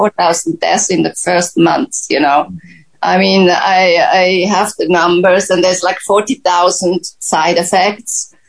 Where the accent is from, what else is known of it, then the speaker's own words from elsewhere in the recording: Switzerland; Yes, I'm from Switzerland, so we have half of the vaccines there